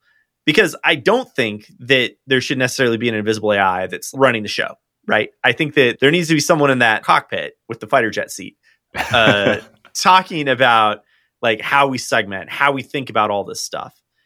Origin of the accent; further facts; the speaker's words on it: United States; Yeah, I mean, Dave, I'm an American.